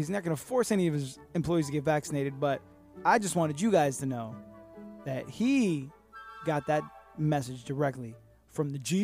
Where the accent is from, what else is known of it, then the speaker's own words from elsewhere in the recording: Broward County, Florida, United States; I grew up in Broward County for some years. I went to school in Broward County.